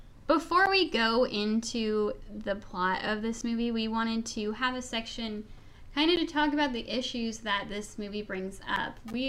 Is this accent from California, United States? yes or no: yes; Sacramento, California, United States; Staccardo is an art company from my hometown of Sacramento.